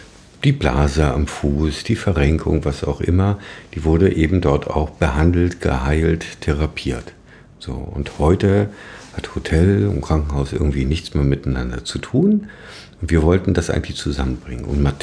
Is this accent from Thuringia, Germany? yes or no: yes; Thuringia, Germany; Wir kommen ja aus dem Saale-Holzland-Kreis.